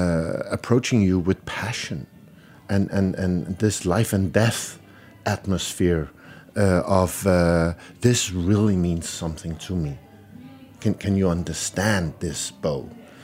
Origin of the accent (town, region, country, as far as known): Denmark; born or raised there; also born or lived in London / Paris / Sweden